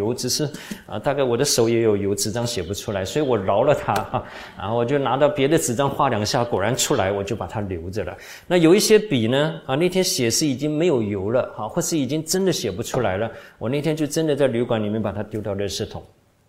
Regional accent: China; 那这个对我们中国人，在家靠父母，出外靠朋友

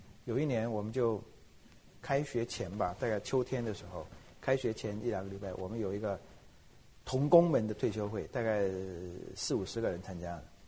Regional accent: China; 好像我们中国人喜欢讲那种故事

